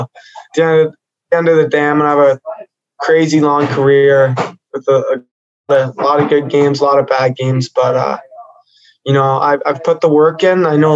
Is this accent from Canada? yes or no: no; United States; of course, I'm an American. I grew up loving USA Hockey. I played with USA Hockey all through the ranks